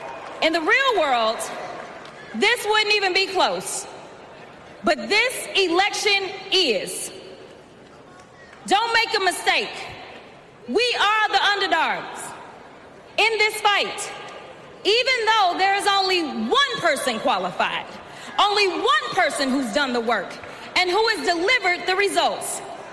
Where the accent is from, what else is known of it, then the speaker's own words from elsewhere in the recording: Texas, United States; And y'all know I come from Texas.